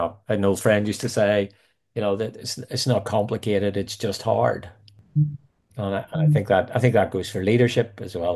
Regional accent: Northern Ireland, United Kingdom; I mean, you asked at the start, I'm very thankful that I grew up in Northern Ireland.

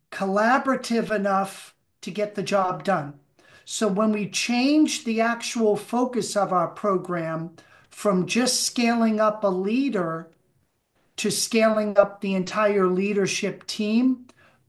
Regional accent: Boston, Massachusetts, United States

